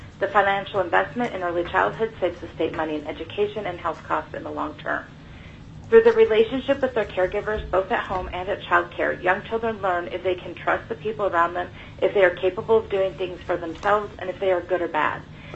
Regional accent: Anchorage, Alaska, United States; I'm from Anchorage, and I'm here representing myself.

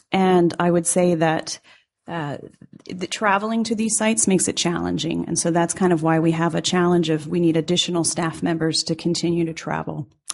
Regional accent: Eagle River, Alaska, United States; I am from Eagle River, Alaska.

